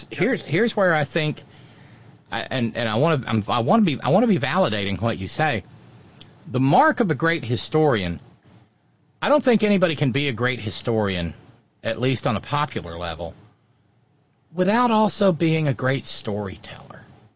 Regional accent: Alabama, United States; because Columbia, Tennessee is about 75 miles north of where I grew up in Alabama

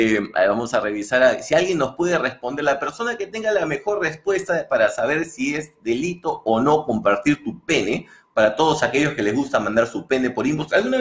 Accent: Peru; Saben, así somos los peruanos.

